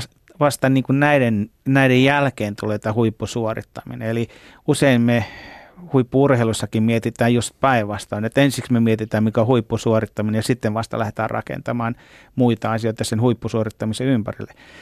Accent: Ostrobothnia, Finland; ja mä oon Pohjanmaalta lähtenyt ja mun arvomaailman pitkälti pohjalainen arvomaailma.

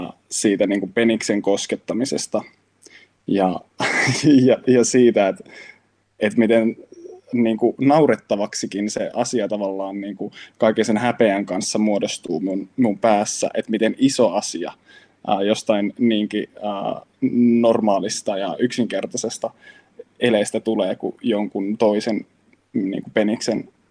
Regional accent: Imatra, South Karelia, Finland; se ympäristö, missä mä oon kasvanut pikkukaupungissa Imatralla lapsena

